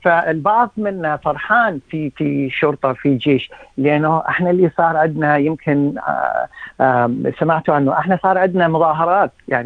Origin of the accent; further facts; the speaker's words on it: Iraq; now in Fairfield, Australia; انا من العراق، وفيرفولد يمكن اكثر الناس الموجودين فيها اشوريين من العراق، وعندنا اشوريين ايضا اجوا من سوريا